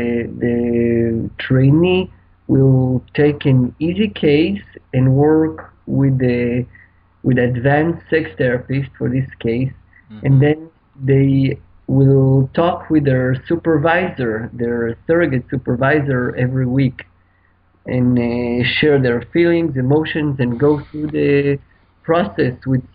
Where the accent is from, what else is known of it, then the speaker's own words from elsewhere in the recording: Israel; I was born and raised in Israel.